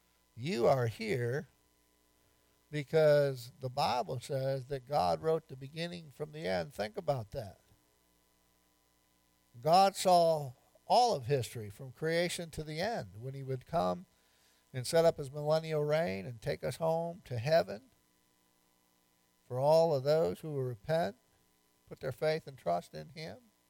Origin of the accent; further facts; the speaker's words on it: New York, United States; now in Virginia, United States; Now I'm a pastor from New York in Southwest Virginia.